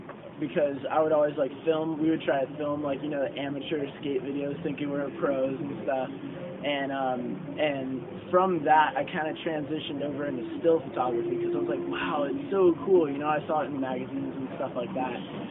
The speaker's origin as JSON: {"language": "English", "town": "Orlando", "region": "Florida", "country": "United States", "tie": "born or raised there", "said": "I'm from Orlando, Florida."}